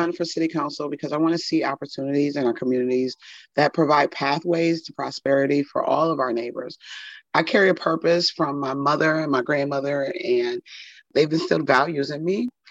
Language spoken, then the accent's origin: English; Buffalo, New York, United States; now in Albany, United States; a lot of people may not know that I'm originally from Buffalo, New York, and I moved out here and found myself homeless. I lived in Washington Park in Albany for 2 weeks on a park bench.